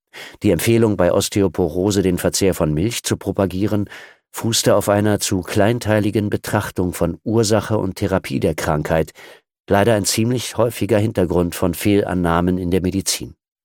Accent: Bavaria, Germany; Meine Heimat ist das schwäbische Allgäu. Die Landschaft ist von der Milchwirtschaft geprägt.

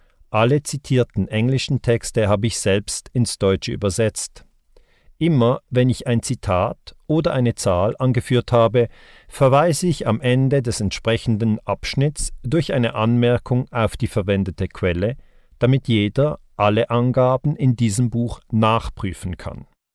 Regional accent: Switzerland; mein Heimatland, die Schweiz, wo ich 1972 geboren wurde und immer in Frieden leben durfte. In der Schweiz konnte ich ausgezeichnete Schulen besuchen

